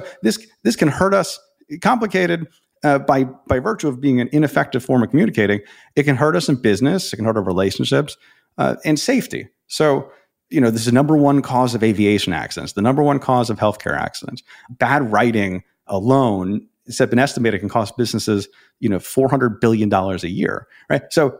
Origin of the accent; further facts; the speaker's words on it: New York City, New York, United States; bring it back to New York, my hometown here.